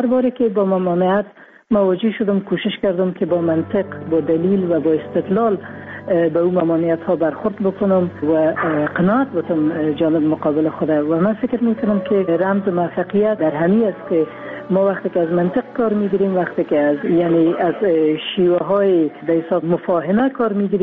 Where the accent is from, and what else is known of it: Afghanistan